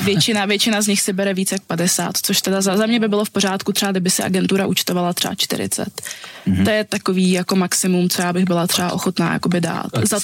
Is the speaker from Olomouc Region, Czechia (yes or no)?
yes; Olomouc, Olomouc Region, Czechia; born there; Tak narodila som sa v Olomouci.